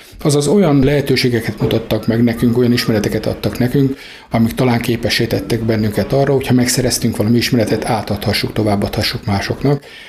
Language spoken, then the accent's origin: Hungarian; Kiskunhalas, Bács-Kiskun, Hungary; Én kiskunhalasi vagyok